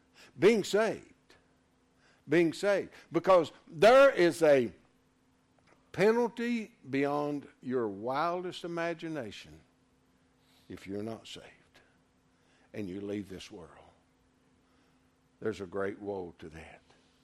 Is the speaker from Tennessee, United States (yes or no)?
yes; Erwin, Tennessee, United States; I mean, I grew up in Irwin.